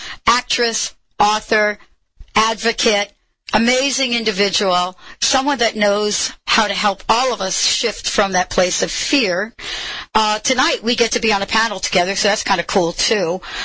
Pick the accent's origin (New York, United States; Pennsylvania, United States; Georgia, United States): New York, United States; New York City; I grew up in New York, and I can remember my first time that I drove back into the city, and I didn't see the towers.